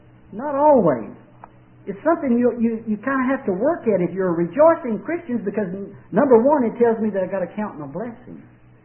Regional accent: Waco, Texas, United States; I came from the part where they were rough. If you said, hey, I'm from East Waco, nobody really wanted to have anything to do with you.

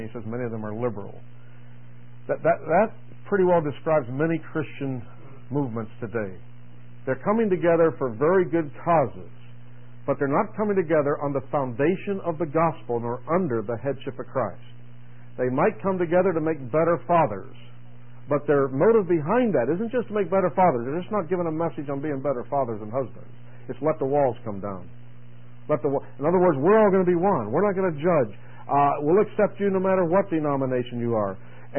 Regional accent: Pittsburgh, Pennsylvania, United States; I grew up in Pittsburgh.

